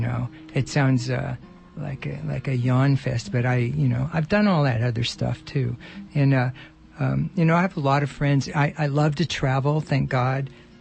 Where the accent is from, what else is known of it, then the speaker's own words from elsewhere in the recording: Sacramento, California, United States; also born or lived in Oakland; I was born in Oakland, California, and my dad was a musician, and I lived in a bunch of little towns because he played clubs, and then we settled pretty early on in my life in Sacramento